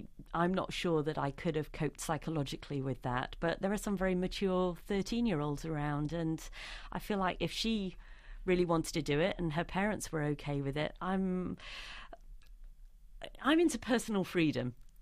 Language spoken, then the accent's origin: English; United Kingdom; I'm terribly British in that respect.